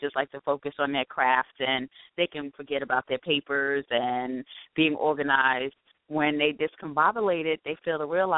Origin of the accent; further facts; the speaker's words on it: Queens, New York, United States; Okay, I am from Queens, mom of biologically one, but five bonus kids who I love just like my own.